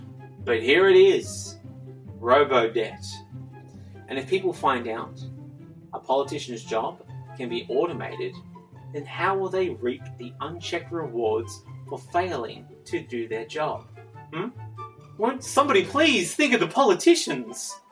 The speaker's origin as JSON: {"language": "English", "country": "Australia", "said": "as an Australian"}